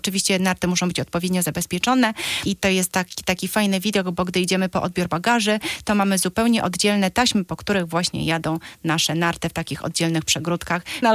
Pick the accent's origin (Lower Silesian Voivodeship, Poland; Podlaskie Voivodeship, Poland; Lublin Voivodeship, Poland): Podlaskie Voivodeship, Poland; Zambrów; now in United States; Wychowałam się w Polsce z Zambrów, obecnie na Podlasiu, kiedyś część Mazowsza. Jest oczywiście położone na nizinie, ale klimat mamy typowo europejski, czyli mamy cztery pory roku.